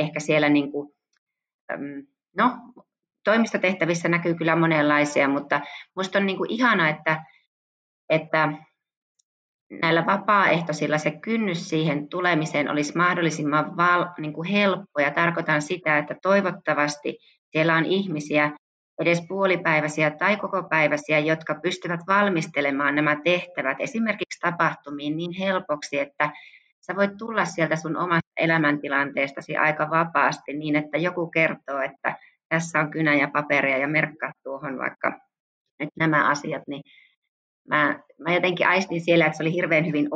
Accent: Kauhajoki, South Ostrobothnia, Finland; mä oon kotoisin Kauhajoelta Pohjanmaalta ja Kauhajoen Karhu on mun kasvattajaseura ja mä pelasin siellä lentopalloa, pesäpalloa, jalkapalloa ja yleisurheilija

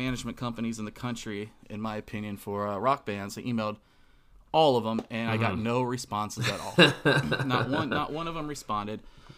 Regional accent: Cincinnati, Ohio, United States; and then back to my hometown in Cincinnati at the time.

